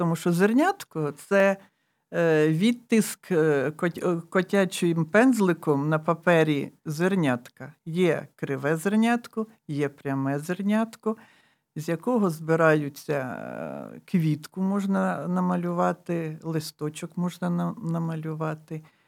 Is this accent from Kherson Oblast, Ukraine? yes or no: no; Dnipropetrovsk Oblast, Ukraine; я родом з Петриківського району, не з самого села Петриківка. Я звідти, то батьківщина моя, Дніпропетровщина, Петриківський район.